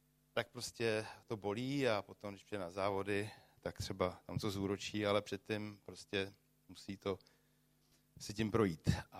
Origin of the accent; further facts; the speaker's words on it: Brandýs nad Labem, Central Bohemian Region, Czechia; já jsem z Brandejsa, my jsme ze stejného města